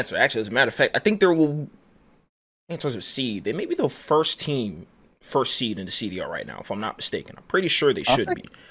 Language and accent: English; Nigeria; I'll be honest, I'm Nigerian, so I don't have like the most easiest pronounced last name.